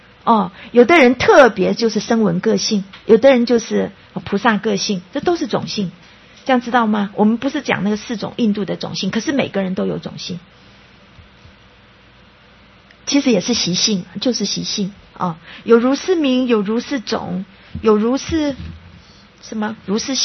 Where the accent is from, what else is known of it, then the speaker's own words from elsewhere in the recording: Taiwan; 当然我们台湾人也有我们台湾人饮食的习惯